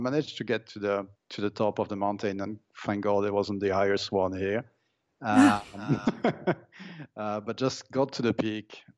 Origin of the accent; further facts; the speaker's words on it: Brittany, France; I come from Brittany in France, where I think the highest mountain is actually a hill, which must be 300 meters high.